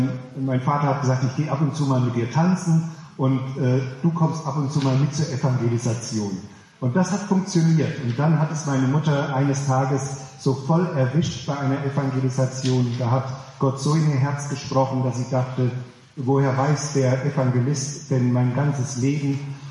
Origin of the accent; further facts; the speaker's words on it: Hesse, Germany; Ich komme eigentlich aus Hessen und eigentlich komme ich nicht aus einer christlichen Familie.